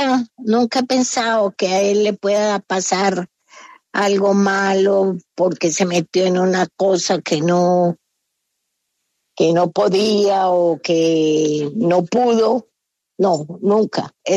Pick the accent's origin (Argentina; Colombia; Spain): Colombia; Medellín, Antioquia; born there; yo nací en Medellín, en la ciudad de Medellín. Mi familia era de Titiribí por parte de mi mamá.